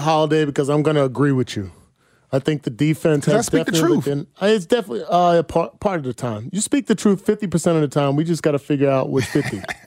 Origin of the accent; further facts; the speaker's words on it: East Coast, United States; accent: East Coast; You see how my East Coast accent came back real quick?